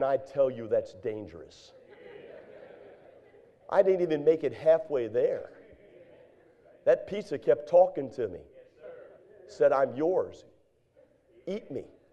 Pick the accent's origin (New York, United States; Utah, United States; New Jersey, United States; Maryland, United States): Maryland, United States; I was raised in Maryland.